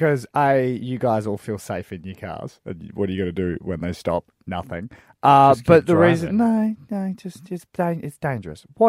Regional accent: Darwin, Northern Territory, Australia; I was a bit wary of dogs because I grew up in Darwin and I used to get chased by pig dogs all the time.

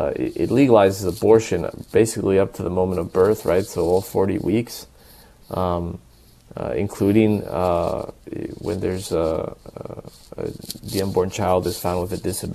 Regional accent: Los Angeles, California, United States; even in my hometown of L.A., that would make these places what they call abortion havens.

